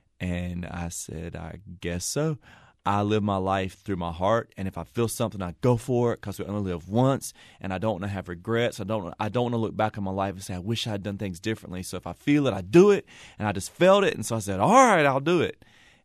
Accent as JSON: {"language": "English", "region": "North Carolina", "country": "United States", "said": "And I was like, well, I'm from North Carolina, but I can pull that off."}